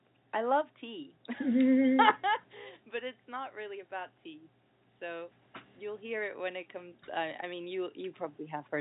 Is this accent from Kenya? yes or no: yes; Kenya; also born or lived in Cyprus / Russia; Yeah, I was born there and I lived there. I didn't grow up there. I grew up in Kenya and Russia, but I lived in Cyprus for a long time as well. So, yeah, Cypriot.